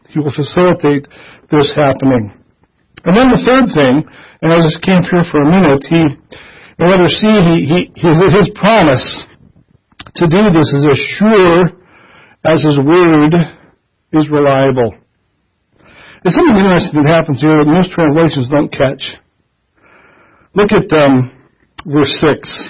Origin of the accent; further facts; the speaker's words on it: New York, United States; also born or lived in Minnesota; You know, I came from Minnesota and grew up in western New York, which is a lot of rain, year-round, all the time.